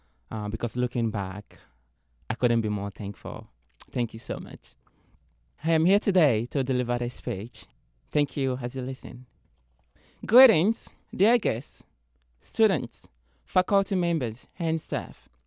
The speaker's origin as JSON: {"language": "English", "country": "Nigeria", "moved": "yes", "said": "Enrolling at USM after moving from my home country, Nigeria, and becoming a first-generation college student was a dream I never thought would be possible."}